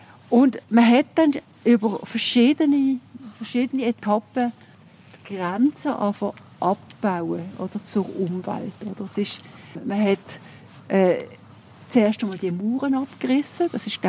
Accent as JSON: {"language": "German", "country": "Switzerland", "said": "wir gehen als Schweizer auch in Bergen zum Beispiel"}